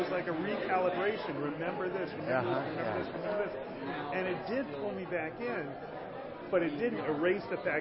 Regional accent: Baltimore, Maryland, United States; from Baltimore.

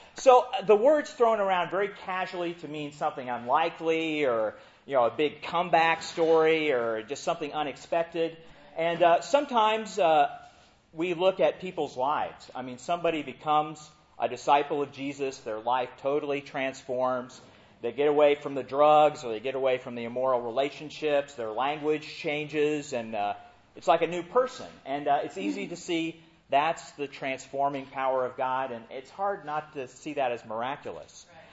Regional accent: Indiana, United States; Now, I'm from Indiana, so that really, you know, it fires me up that the Indiana Pacers would have that happen.

